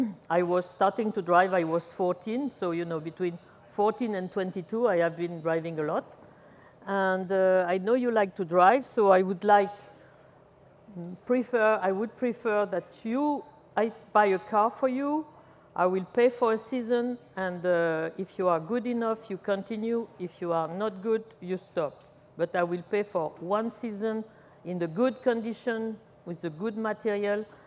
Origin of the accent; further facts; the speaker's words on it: Grasse, Provence-Alpes-Côte d'Azur, France; English is a second language; My hometown is the capital of perfume, Grasse. And so we were growing roses and jasmine.